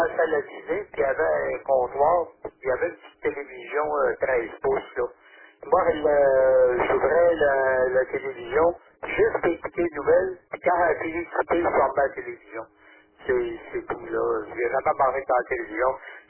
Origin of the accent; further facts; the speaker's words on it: Quebec, Canada; moved away as an adult; now in Montreal, Canada; je viens de la région de Québec et je suis arrivé à Montréal en 2001